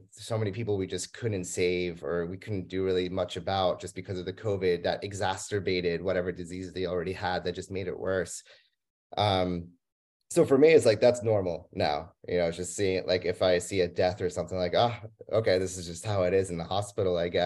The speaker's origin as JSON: {"language": "English", "region": "New Jersey", "country": "United States", "tie": "born or raised there", "said": "I'm born and raised in New Jersey."}